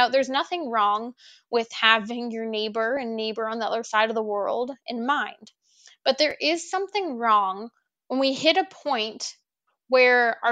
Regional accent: California, United States; my husband's from the Midwest and I'm from California

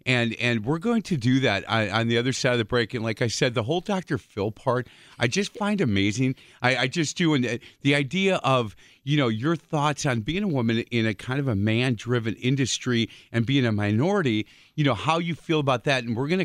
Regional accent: Ireland; And as an Irish guy, my final decision is always maybe.

